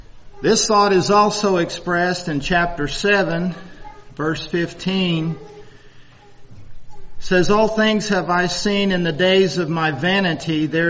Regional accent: Oklahoma, United States; for those of you that don't know me, and I'm from Oklahoma.

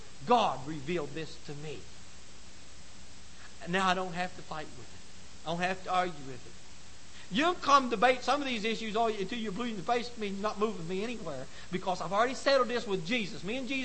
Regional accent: Webster Springs, West Virginia, United States; I'd be in my hometown of Webster Springs

